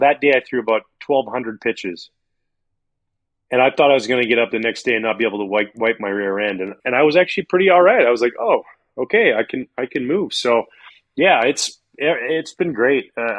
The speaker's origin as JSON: {"language": "English", "country": "Canada", "tie": "born or raised there", "said": "Like, growing up in Canada, ketchup on scrambled eggs, ketchup on mac and cheese."}